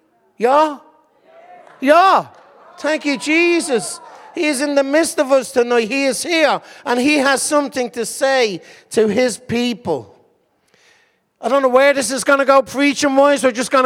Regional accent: Dublin, County Dublin, Ireland; I'm from Dublin. Me and my wife run a church called Firebrand Church.

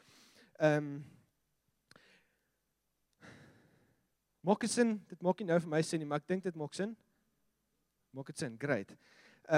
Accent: Gauteng, South Africa; now in Cape Town, South Africa; Okay, ek kom van Gauteng af. Okay, daar braai jy met charcoal.

